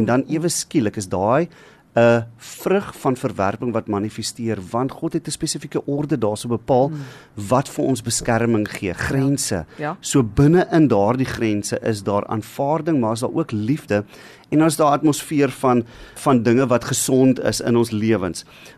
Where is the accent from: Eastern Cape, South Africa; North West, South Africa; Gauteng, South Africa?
Gauteng, South Africa; want ek kom ons nou van Gauteng af.